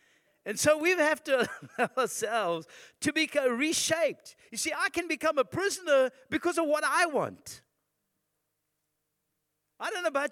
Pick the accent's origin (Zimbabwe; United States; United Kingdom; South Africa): Zimbabwe; moved away; So I come down from Zimbabwe.